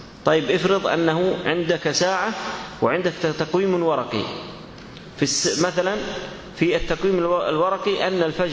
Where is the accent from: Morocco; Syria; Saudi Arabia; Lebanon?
Saudi Arabia